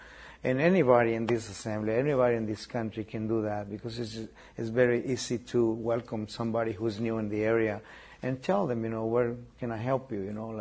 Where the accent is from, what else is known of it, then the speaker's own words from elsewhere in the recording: San Fernando, California, United States; now in Shelbyville, United States; we came from San Fernando, California, which is a big city. So we find this city, Tennessee, Shelbyville